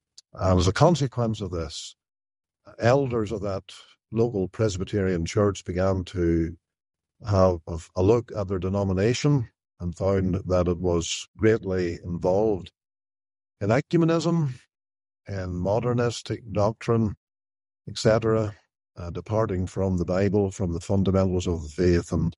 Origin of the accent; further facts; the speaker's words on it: Northern Ireland, United Kingdom; I am from Northern Ireland, as your listeners will be aware, and grew up in a Christian family. My father and mother were both converted people who knew the Lord.